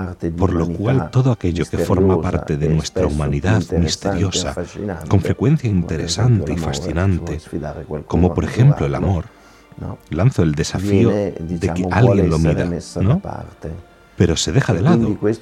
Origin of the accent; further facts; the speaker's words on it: Salsomaggiore Terme, Emilia-Romagna, Italy; Soy de Salsomaggiore Terme Taviano, que se encuentra en la provincia de Parma, en el norte de Italia.